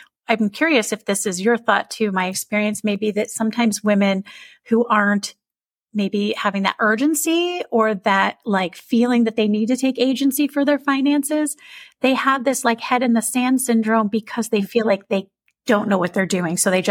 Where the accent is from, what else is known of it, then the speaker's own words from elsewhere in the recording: New Jersey, United States; I'm from New Jersey. Nancy's currently in New Jersey, so I love that right off the bat.